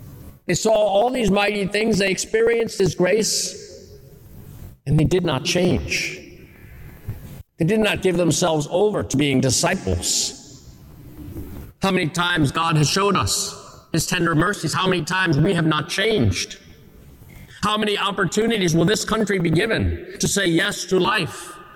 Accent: Cincinnati, Ohio, United States; I hear you're from Cincinnati. I said, I am.

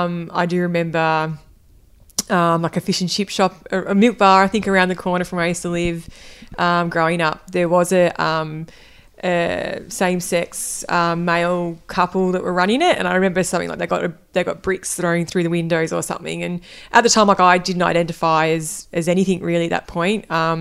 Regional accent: Bendigo, Victoria, Australia; I grew up in Bendigo, so I'm from a regional town. Yeah, yeah. I lived there until I was, into 18, went to uni, then came back to Bendigo and worked in my early 20s.

